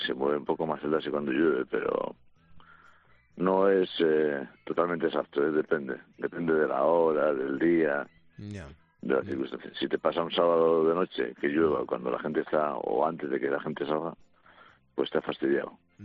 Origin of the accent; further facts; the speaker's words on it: Cacabelos, Castile and León, Spain; del Bierzo, de un pueblo que se llama Cacabelos, de Ponferrada.